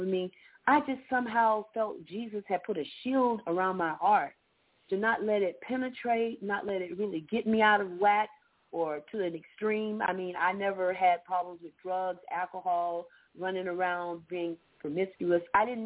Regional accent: Georgia, United States

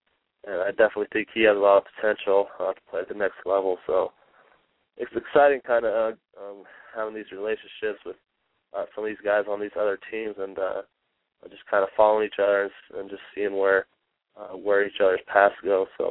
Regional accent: Wyoming, United States; Coming out of high school, I grew up in Wyoming. It's kind of hard to get recognized out of here, just with the population.

